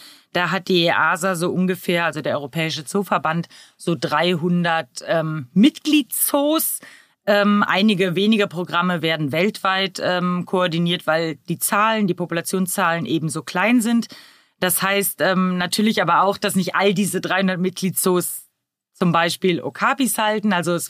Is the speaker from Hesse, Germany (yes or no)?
yes; Frankfurt, Hesse, Germany; Und natürlich hier als Frankfurter muss man den Gelbrückenducker nennen.